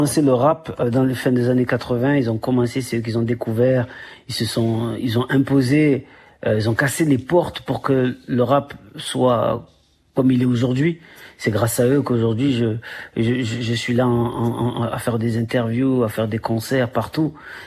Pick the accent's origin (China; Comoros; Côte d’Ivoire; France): Comoros; Moi, je suis comorien.